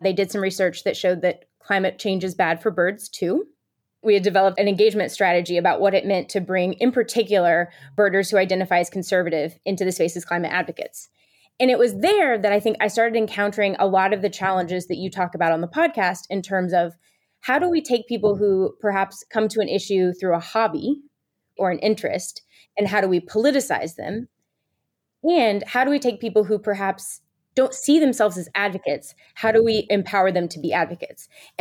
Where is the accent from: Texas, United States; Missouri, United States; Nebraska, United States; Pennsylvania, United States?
Missouri, United States; I was born and raised in Missouri. I went to journalism school there